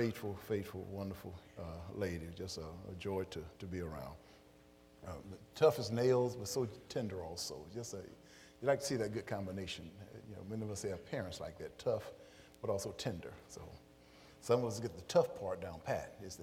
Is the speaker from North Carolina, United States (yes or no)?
no; Chicago, Illinois, United States; I remember growing up in Chicago, you go downtown, especially, you know, you find out that they don't call it the Windy City for nothing.